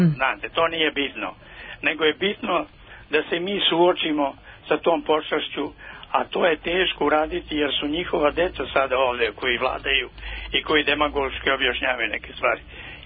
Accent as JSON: {"language": "Serbian", "town": "Petrovo Selo", "region": "Bor District", "country": "Serbia", "tie": "born or raised there", "said": "Ja sam iz Petrovog sela kod Kladova na Dunavu."}